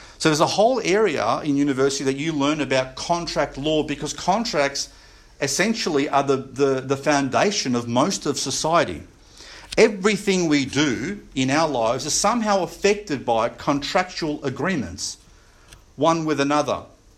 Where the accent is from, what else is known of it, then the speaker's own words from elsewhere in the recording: Australia; the government is obliged to pay for an army, a navy, and an air force to protect us as Australian citizens